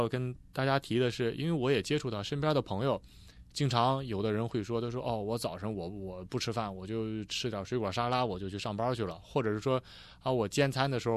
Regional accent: Australia; 是我们澳大利亚人这边经常喜欢吃的这个早餐

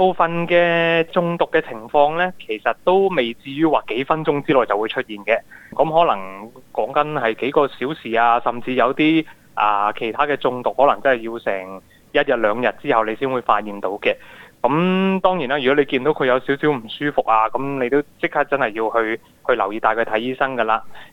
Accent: Australia; 因为我哋澳洲人嚟讲呢，圣诞节就好鍾意宵夜食嘅

